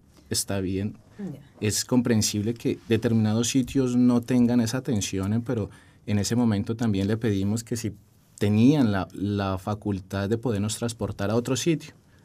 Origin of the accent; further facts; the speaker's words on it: Pereira, Risaralda, Colombia; yo vengo de la ciudad de Pereira.